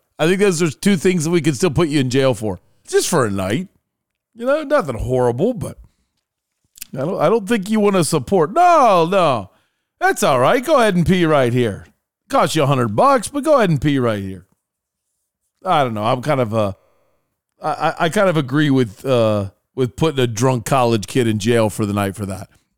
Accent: Ohio, United States; I'm from Ohio, but I went to Ohio University.

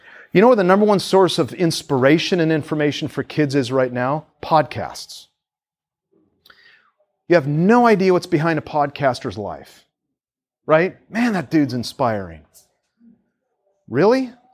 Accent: Seattle, Washington, United States; I grew up in Seattle. We grew up in Seattle with many of our neighbors as gay married couples.

